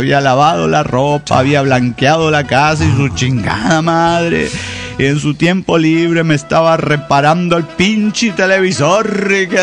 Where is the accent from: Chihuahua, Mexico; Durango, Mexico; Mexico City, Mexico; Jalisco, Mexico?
Mexico City, Mexico; Soy el frenópata de Ciudad de México.